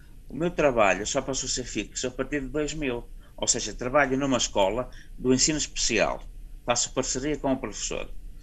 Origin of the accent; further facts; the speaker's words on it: Amarante, Norte, Portugal; que foram a minha terra, Amarante